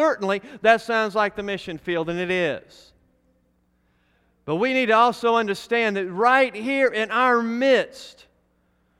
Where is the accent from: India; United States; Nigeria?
United States; Virginia; Here I am from Virginia in Kentucky, and it's not all that different.